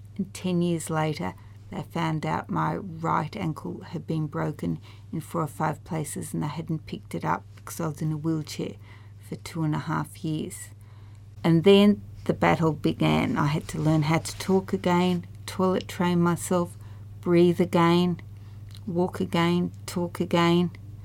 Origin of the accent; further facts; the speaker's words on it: Buchan, Victoria, Australia; I was born and bred in Buchan.